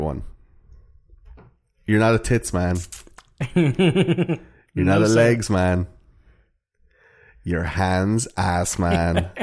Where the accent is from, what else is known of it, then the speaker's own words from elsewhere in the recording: Finland; Hey, so, man, I'm from Finland, man.